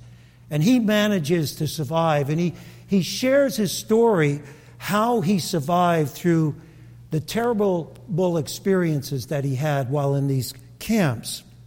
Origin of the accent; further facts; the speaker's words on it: Brooklyn, New York, United States; I grew up in Williamsburg, Brooklyn, and many of my neighbors had those tattoos from the concentration camps.